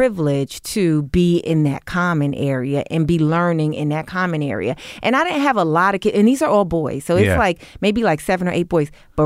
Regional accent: New York, United States; you know, I grew up in New York, so I wasn't like completely naive.

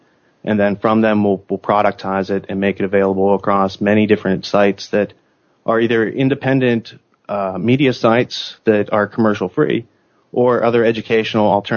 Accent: Pennsylvania, United States; He's from Western Pennsylvania. I'm from Western Pennsylvania.

